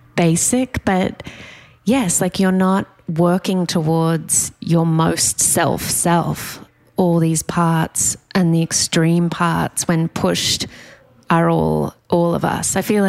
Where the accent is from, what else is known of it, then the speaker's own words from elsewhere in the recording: Australia; I don't know whether it was because I grew up in Australia.